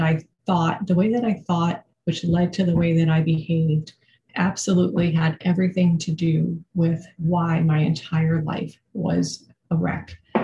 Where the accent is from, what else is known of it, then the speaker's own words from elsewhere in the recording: Philadelphia, Pennsylvania, United States; So I'm from the Philadelphia area, just so everyone knows.